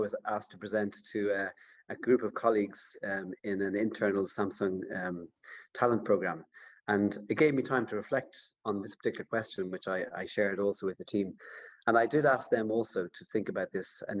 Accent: Dublin, County Dublin, Ireland; you may hear from my accent, born and bred in Dublin

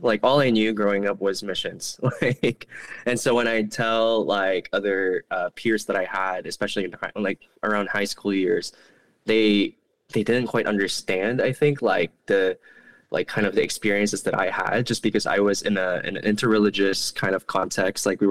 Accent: Cagayan de Oro, Northern Mindanao, Philippines; English is a second language; So originally, I am from the Philippines. I was born there. I was raised there. And I grew up in a city called Cagayan de Oro City, which is in the south of the country. My family was a missionary family

